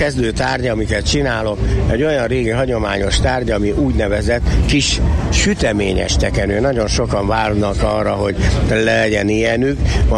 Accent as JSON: {"language": "Hungarian", "country": "Hungary", "said": "a mi vidékünkön, így a Felső-Tisza vidékéről származom, és a Felső-Tisza vidéken a tekenőnek mondják a teknőt"}